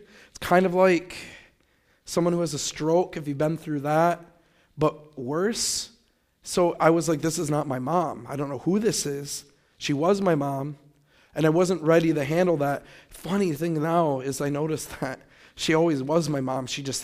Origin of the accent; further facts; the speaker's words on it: Michigan, United States; All I knew was I was from Michigan, and I was in New Orleans, and I knew nothing else